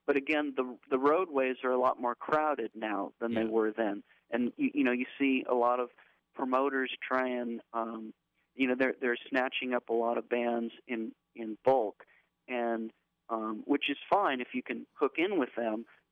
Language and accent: English; Los Angeles, California, United States; like I grew up in Los Angeles with 1,000 different things to do and whatever